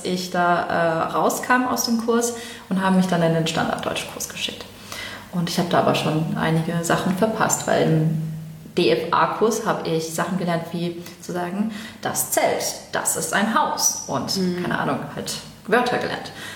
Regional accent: Germany; born there; Ich bin ja in Deutschland geboren

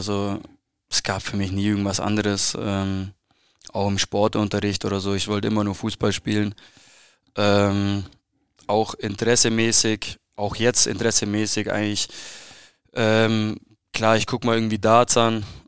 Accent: Ried, Bavaria, Germany; also born or lived in Friedberg; geboren in Friedberg, absolut auf dem Land aufgewachsen, beim SV Ried angefangen zum Fußballspielen, da auch gewohnt in Ried, noch weiter rausgezogen nach Zillenberg. Damals, boah, da gab es mehr Kühe als Einwohner.

